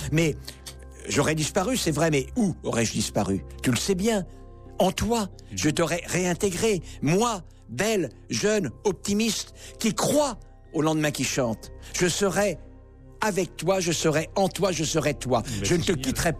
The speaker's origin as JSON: {"language": "French", "region": "Centre-Val de Loire", "country": "France", "tie": "born there", "said": "Or, moi, je suis né en Touraine, les pays de Loire."}